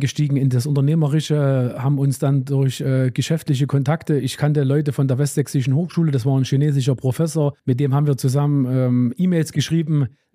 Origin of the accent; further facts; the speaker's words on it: Johanngeorgenstadt, Saxony, Germany; moved away as an adult; now in Zwickau, Germany; ich bin kein Urzwickauer. Ich bin 2017 nach Zwickau gezogen. Ich bin aus dem Erzgebirge. Genauso sagen aus Johann Georgenstadt. Meine Eltern wohnen noch im tiefsten Erzgebirge.